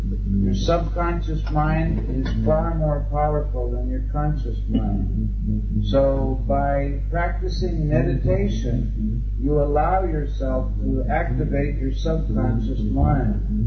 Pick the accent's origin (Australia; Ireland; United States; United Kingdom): United Kingdom; England; I'm from England.